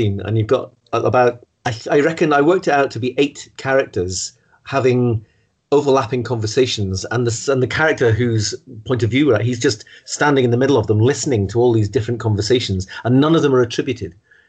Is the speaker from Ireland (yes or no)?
no; Wirral, North West England, United Kingdom; also born or lived in Scotland / Hull / London; I was born in Scotland. I was born just outside Dumfries, but my parents moved to Merseyside when I was about four years old. So I kind of grew up on the Wirral near Liverpool and then went to university in Hull, lived in London.